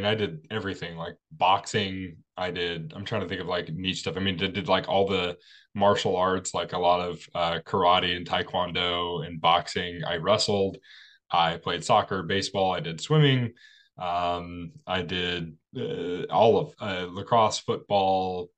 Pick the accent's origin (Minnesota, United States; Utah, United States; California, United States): Utah, United States; Salt Lake City; I grew up in Salt Lake City, Utah.